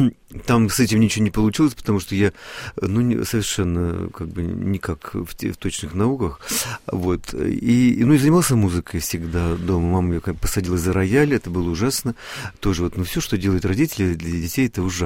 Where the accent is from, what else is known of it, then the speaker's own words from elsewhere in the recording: Chelyabinsk, Chelyabinsk Oblast, Russia; Вот, это в Челябинске, я же из Челябинска, уральский, так сказать, человек.